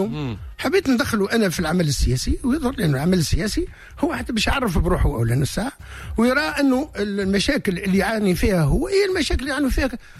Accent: Menzel Ennour, Monastir Governorate, Tunisia; من مدينة منزل النور، من مواليد 20 مارس 1950.

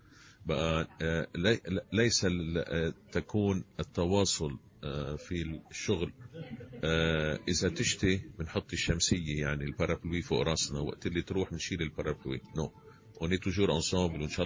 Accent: Tunisia

